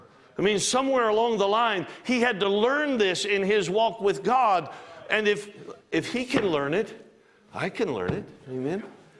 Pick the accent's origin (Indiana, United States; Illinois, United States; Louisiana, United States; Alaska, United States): Alaska, United States; I'm from Alaska. You know that. Spent all my life in Alaska. Alaska is a unique place. It is. It's a beautiful place, wonderful place. It was a good place to grow up.